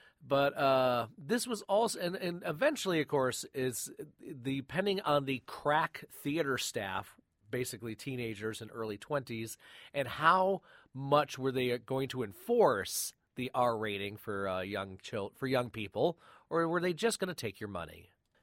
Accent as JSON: {"language": "English", "town": "Flint", "region": "Michigan", "country": "United States", "tie": "born or raised there", "said": "And the story I have is growing up in Flint, Michigan, I won on a radio contest a pass to go see the Richard Gere version of Breathless"}